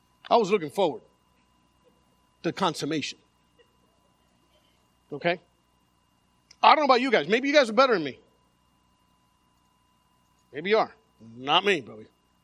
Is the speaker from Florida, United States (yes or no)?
yes; Miami, Florida, United States; also born or lived in Havana, Cuba; I was born in Havana, raised in Little Havana, went to Miami High.